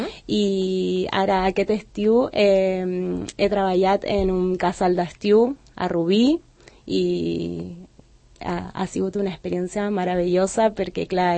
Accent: Punta Alta, Buenos Aires Province, Argentina; Vaig néixer a Buenos Aires, molt a prop de la capital, però als 6 anys vam arribar a una ciutat molt més petita que es diu Punta Alta per la feina del meu pare i és la ciutat que sento és la meva, que soc de Punta Alta, una petita ciutat del sud de la província de Buenos Aires.

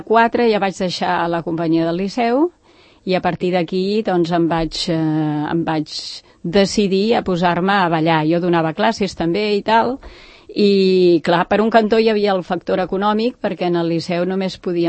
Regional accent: Barcelona, Catalonia, Spain; also born or lived in Belgium; now in Sant Cugat del Vallès, Spain; tot i que jo sóc filla del centre de Barcelona, però em vaig acostumar allà a estar una mica més tranquil·la i ho trobava en falta. I finalment pues, vaig decidir venir-me a instal·lar aquí a Sant Cugat.

